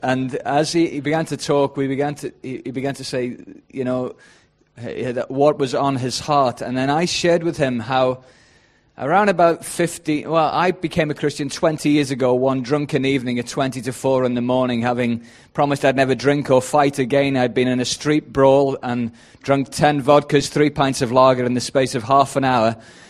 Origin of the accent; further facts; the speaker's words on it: Wales, United Kingdom; I'm the guy from Wales